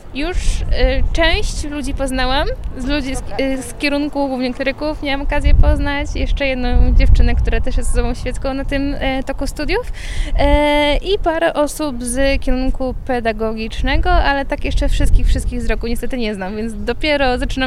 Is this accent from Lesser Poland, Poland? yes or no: no; Wrocław, Lower Silesian Voivodeship, Poland; jestem tutaj z Wrocławia, ze wspólnoty Hallelujah